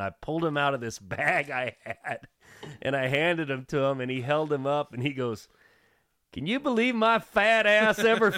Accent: Bloomington, Indiana, United States; I've been really lucky just growing up in Bloomington and having a lot of people that I knew that worked at the university and things.

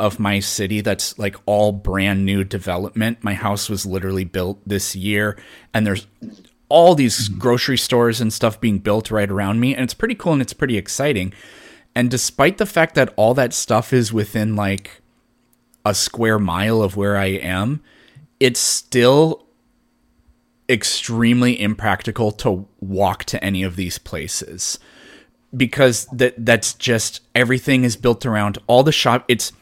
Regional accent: South Dakota, United States; and I'm originally from South Dakota, and the biggest city in South Dakota, Sioux Falls, is a little bit bigger than that.

